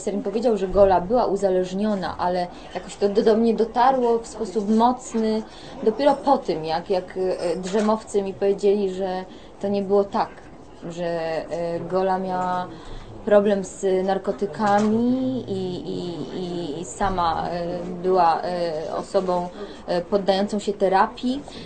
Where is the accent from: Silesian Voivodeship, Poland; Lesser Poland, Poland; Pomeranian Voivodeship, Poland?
Silesian Voivodeship, Poland; jestem Ślązaczką